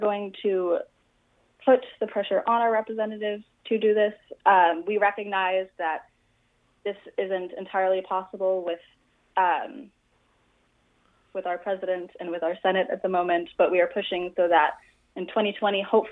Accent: Florida, United States; I started volunteering about a year ago, and it was my hometown in Florida was hit by Hurricane Irma. And it was the first time that my hometown was given evacuation orders.

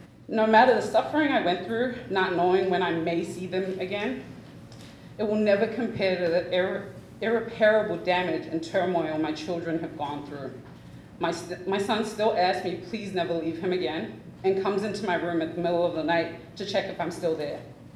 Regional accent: Australia; now in United States; They were not trying to deport me to Australia, my home country, because the passport I entered the United States on was a New Zealand passport, not an Australian one.

